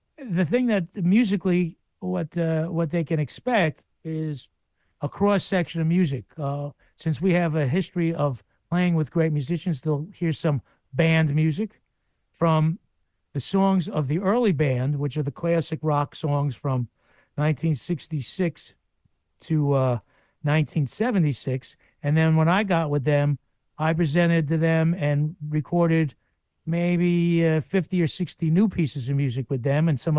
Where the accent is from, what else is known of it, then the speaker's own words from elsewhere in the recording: United States; as an American musician, they want to know about the history of American music and what it was like to grow up in that environment.